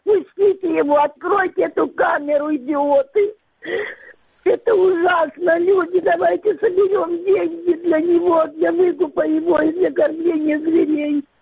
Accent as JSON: {"language": "Russian", "region": "Crimea", "country": "Ukraine", "said": "я крымчанка."}